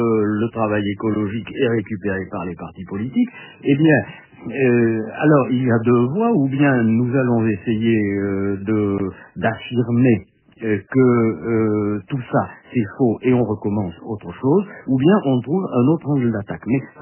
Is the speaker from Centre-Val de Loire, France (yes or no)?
no; Bordeaux, Nouvelle-Aquitaine, France; je suis bordelais, que je me suis attaché à Bordeaux, que je n'en ai jamais bougé. Je suis né à Bordeaux et que c'est mon lieu, que je n'ai jamais voulu devenir parisien